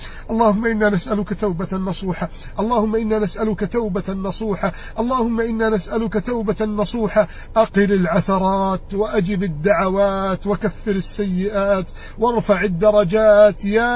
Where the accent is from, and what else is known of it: Egypt